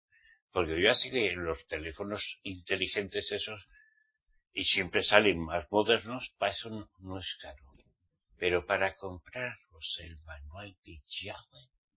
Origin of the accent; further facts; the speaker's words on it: Spain; A mí siempre me han enseñado, como español